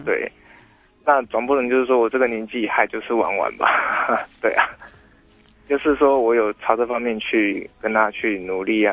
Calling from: Taipei, Taiwan; 罗姐你好，

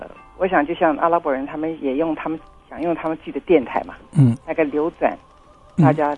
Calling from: Taipei, Taiwan; 我是台北的

